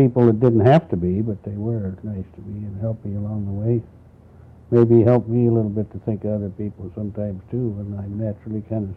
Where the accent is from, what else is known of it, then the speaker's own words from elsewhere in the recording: Anchorage, Alaska, United States; born there; Well, I was born in Anchorage, February 8th, 1922. And the reason I guess I was there was because my father was a civil engineer with the Alaska Railroad Construction, and brought our family up from the States, from Washington in 1920.